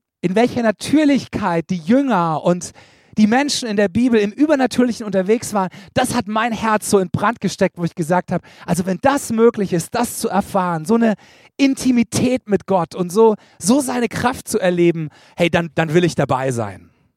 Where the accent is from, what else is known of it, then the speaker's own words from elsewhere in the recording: Karlsruhe, Baden-Württemberg, Germany; Und ich komme aus Karlsruhe.